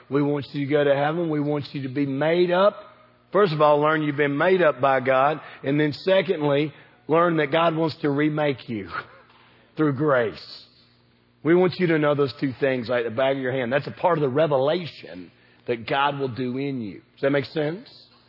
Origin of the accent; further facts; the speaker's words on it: the South, United States; Now, we're from the South. We appreciate that.